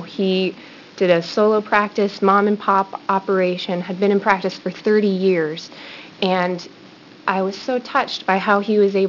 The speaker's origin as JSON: {"language": "English", "town": "Canby", "region": "Oregon", "country": "United States", "tie": "born or raised there", "lives_now": "Milwaukie, United States", "said": "I grew up in Canby, went to U of O, went to OHSU, and now I'm in Milwaukee and planning to stay in Oregon for as long as I possibly can."}